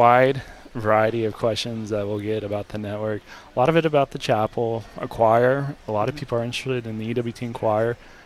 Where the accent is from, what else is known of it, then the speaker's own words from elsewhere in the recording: Texas, United States; Yeah, I've been really proud of my home state, Texas.